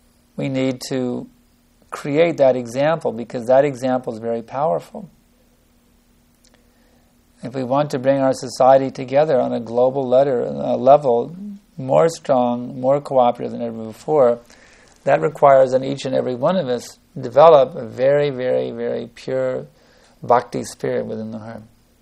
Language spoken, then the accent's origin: English; Houston, Texas, United States; also born or lived in -; just like when I grew up in Houston, Texas, I was a member of the Presbyterian Church.